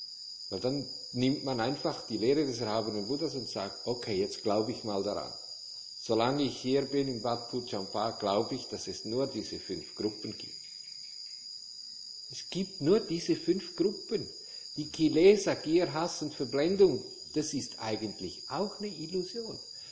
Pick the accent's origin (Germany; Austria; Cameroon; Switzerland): Switzerland; St. Moritz, Graubünden; ich bin Schweizer, ich komme, deshalb bin ich ja aus St. Moritz weg.